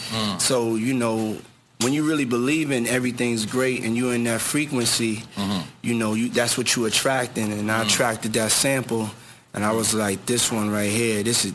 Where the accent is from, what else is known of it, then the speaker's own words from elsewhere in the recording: Harlem, New York, United States; these were the things that I grew up to in Harlem when I used to have to do my chores in the morning.